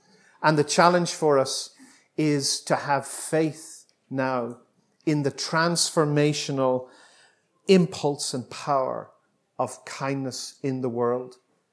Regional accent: Bangor, Northern Ireland, United Kingdom; this artist comes from my hometown, my wee hometown of Bangor in County Down.

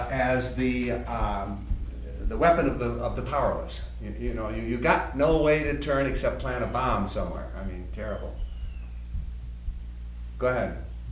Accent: Canada; I come from Canada

